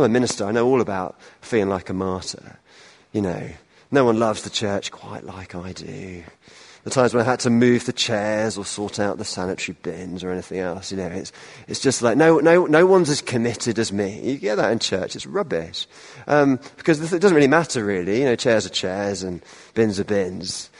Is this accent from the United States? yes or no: no; Portsmouth, South East England, United Kingdom; born there; My father was Irish. My mother was English. I was born in Portsmouth, sort of in the south of England.